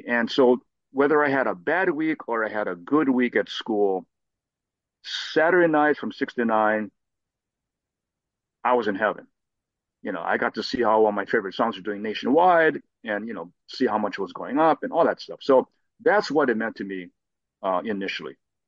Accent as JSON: {"language": "English", "town": "Hilo", "region": "Hawaii", "country": "United States", "tie": "born or raised there", "said": "Well, I grew up in Hilo, Hawaii, which is on the big island of Hawaii with all the active volcanoes. It was about 25,000 people back then."}